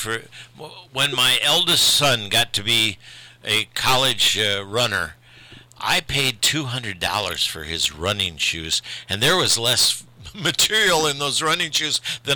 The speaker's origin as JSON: {"language": "English", "town": "Indianapolis", "region": "Indiana", "country": "United States", "tie": "born there", "said": "I was born in Indianapolis."}